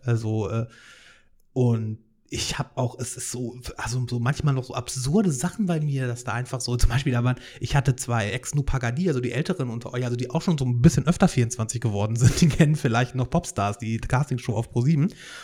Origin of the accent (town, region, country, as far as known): Hannover, Lower Saxony, Germany